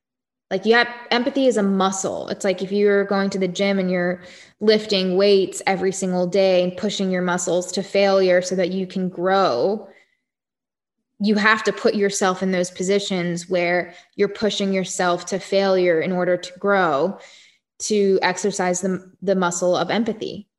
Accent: La Plata, Maryland, United States; also born or lived in West Virginia / Alabama; I was born in West Virginia, lived there for 8 days, lived in Alabama for a couple of years, and grew up in Southern Maryland. So I actually grew up in La Plata, Maryland until I was 14 years old.

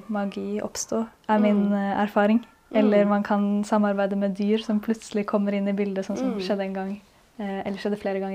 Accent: Asker, Akershus, Norway; Jeg kommer fra Asker.

